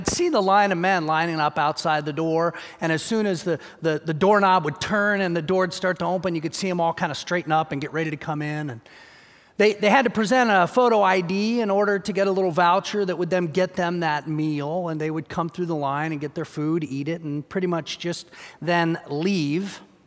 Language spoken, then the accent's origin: English; Columbus, Ohio, United States; In my hometown of Columbus, Ohio, on the west side of downtown Columbus